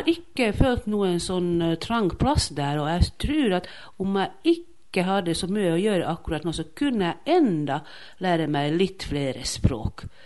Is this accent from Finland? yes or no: yes; Finland; first language fi; Swedish is a second language; Jag är född och uppvuxen I Finland I finskspråklig familj. Där jag var barn I grundskoleåldern bodde vi I ett område där de flesta familjerna hade svensk som hjemmespråk.